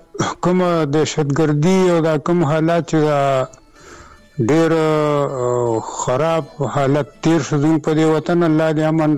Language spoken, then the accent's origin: Pashto; Budhber, Khyber Pakhtunkhwa, Pakistan; خپل ذاتي کلی مو د پیدایش مې همدا دغه دی او استوګنه مې همدغه بډه بیره کې ده